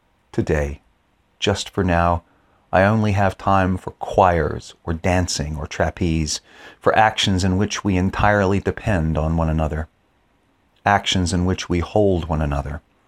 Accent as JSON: {"language": "English", "town": "Baltimore", "region": "Maryland", "country": "United States", "tie": "born or raised there", "moved": "as an adult", "said": "I am a U.S. minister, U.S.-born minister serving here. I grew up in West Baltimore, The Wire, anyone? I left the U.S. as a young man in 1985"}